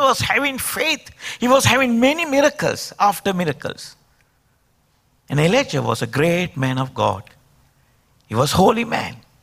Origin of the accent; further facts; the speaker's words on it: Sri Lanka; I'm from Sri Lanka.